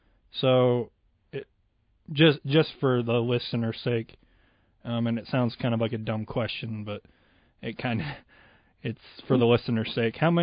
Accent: Utah, United States; I'm originally from the Wasatch Front, so.

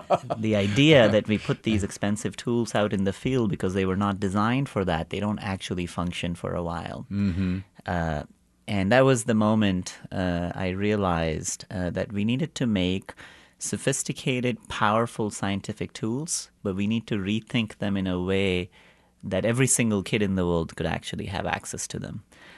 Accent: India; You know, I grew up in India

